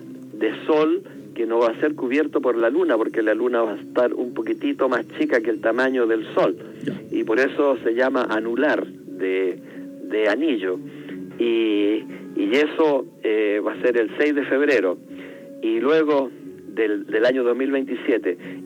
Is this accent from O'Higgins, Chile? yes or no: yes; Rengo, O'Higgins, Chile; la ciudad de Rengo, que como he tenido varias conferencias en esa ciudad, mi ciudad natal